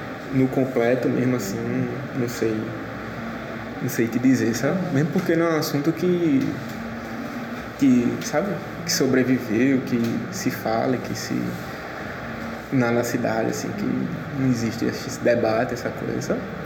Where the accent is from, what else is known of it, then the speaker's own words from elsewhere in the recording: Sapé, Paraíba, Brazil; Tenho 22 anos, resido, felizmente ou infelizmente, desde que nasci em Sapé.